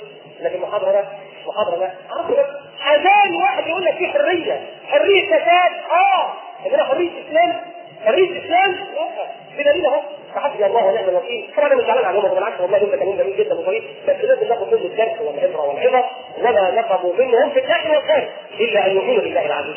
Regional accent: Egypt; يعني انا مصري واحب مصر واحب بلدي،

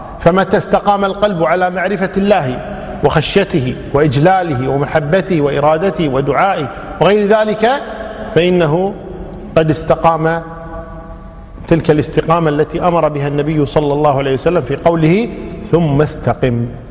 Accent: Kuwait; طيب ماشي، عندنا بالكويت أبو الزوجة شو نسميه؟ عم.

